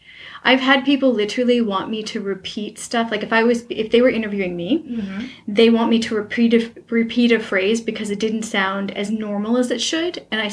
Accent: New York, United States; also born or lived in Pennsylvania; now in California, United States; Because I have immigrant parents from Italy, and I grew up in New York and Pennsylvania, and then I moved to California, I have a weird mix of vocal characteristics.

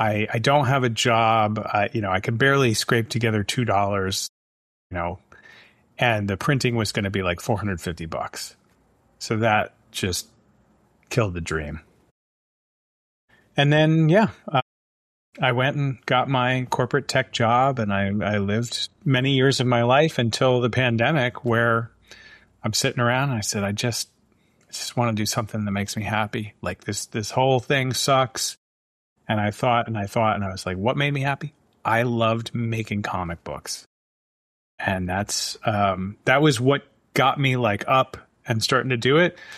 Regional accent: Cooperstown, New York, United States; Cooperstown, basically.

